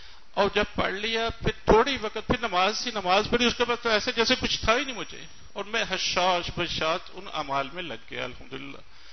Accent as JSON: {"language": "Urdu", "town": "Sahiwal", "region": "Punjab", "country": "Pakistan", "said": "میرا تعلق ساہیوال سے ہے."}